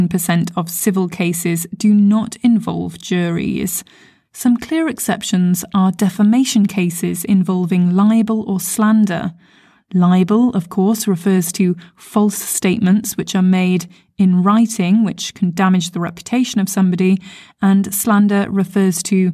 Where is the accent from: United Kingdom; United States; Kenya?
United Kingdom; I am British, of course.